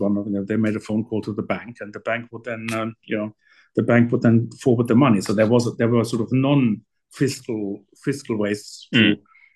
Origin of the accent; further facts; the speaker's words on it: North Rhine-Westphalia, Germany; When I grew up in the Ruhr, you know, people thought that, you know, when someone was 60, you know, I'm over 60 now, but people, when someone was 60, people were referring to that person as a very, very old person.